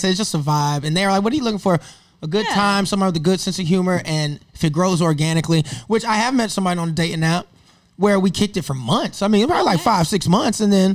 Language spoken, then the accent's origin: English; the South, United States; That sounds dumb as hell to me because I'm from the South, all right?